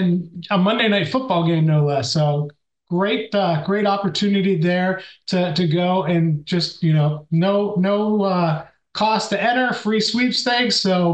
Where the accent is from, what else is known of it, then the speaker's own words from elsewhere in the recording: Pennsylvania, United States; growing up in the Laurel Highlands, I was like, "Oh, I can't wait to get out. I want to go someplace bigger.